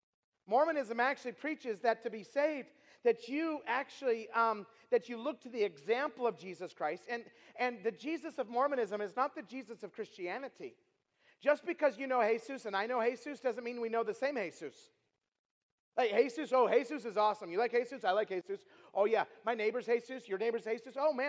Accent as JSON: {"language": "English", "region": "Idaho", "country": "United States", "said": "and by the way, I'm from Idaho, so I'm pretty into the Constitution, okay?"}